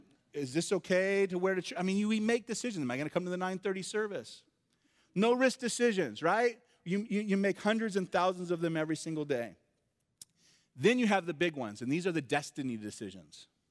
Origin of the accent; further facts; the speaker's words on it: Ojai, California, United States; I grew up in Southern California, this little town called Ojai, which is just inland from Ventura. It's a nice area to live.